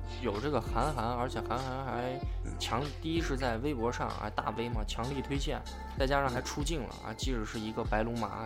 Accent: China; 然后我们中国人其实对这个东西没有过多的接触过

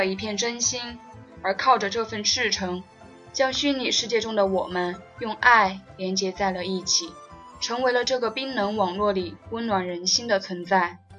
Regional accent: Sichuan, China; accent: Sichuan; 首先呢，因为我是四川人，可能普通话中带有些川味

